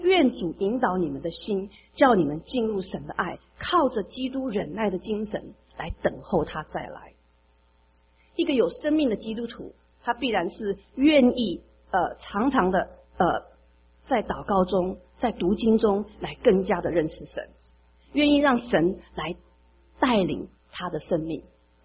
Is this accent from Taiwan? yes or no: yes; Taiwan; 那我们台湾人的习俗呢